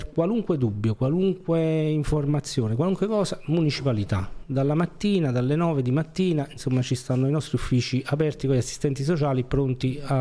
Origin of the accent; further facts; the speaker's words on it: Naples, Campania, Italy; born there; io sono nato a Piscina, da poco distante da Scampia